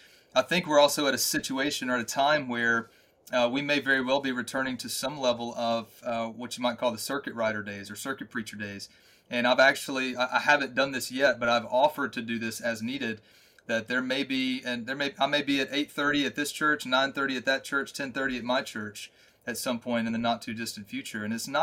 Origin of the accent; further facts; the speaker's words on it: Mississippi, United States; now in North Carolina, United States; I'm from North Mississippi, and I live in sort of East Central North Carolina.